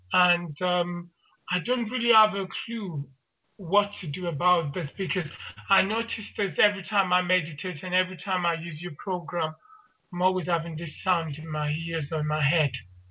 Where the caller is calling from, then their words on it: Germany; This time I come from Germany.